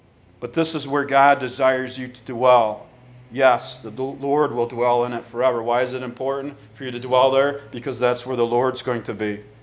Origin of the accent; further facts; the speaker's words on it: Owego, New York, United States; a picture that my sister painted of Owego, my hometown where Gretchen and I grew up.